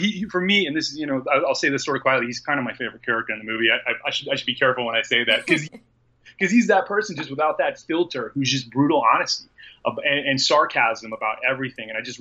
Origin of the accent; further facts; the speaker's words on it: United States; I'm American. I've grown up in the United States.